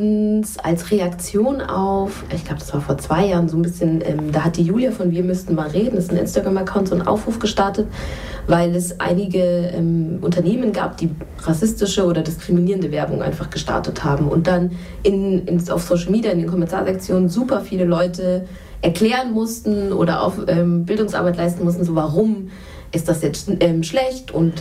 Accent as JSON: {"language": "German", "country": "Germany", "said": "Wenn ich zum Impfen aber gehe und die erste Frage ist, woher kommst du? Und ich sage Deutschland, also woher kommst du? Und ich sage nochmal Deutschland"}